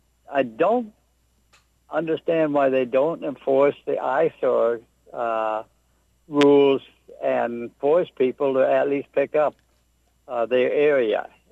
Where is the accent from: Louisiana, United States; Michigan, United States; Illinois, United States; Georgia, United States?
Louisiana, United States; Prairieville; And by the way, I'm from Prairieville, so obviously Ascension, but I do a lot of traveling in Baton Rouge.